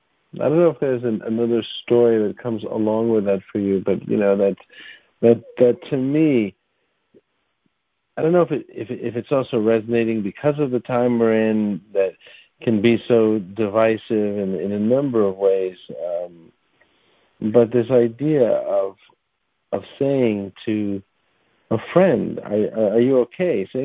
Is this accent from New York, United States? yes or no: yes; New York, United States; I mean, I'm a New Yorker, and I don't know if that's a real city thing